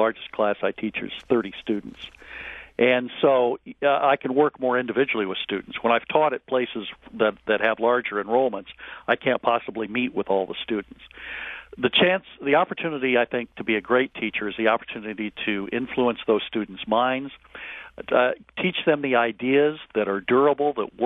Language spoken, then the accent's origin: English; Lincoln, Nebraska, United States; Well, I grew up in Lincoln, Nebraska, and was interested in history at an early age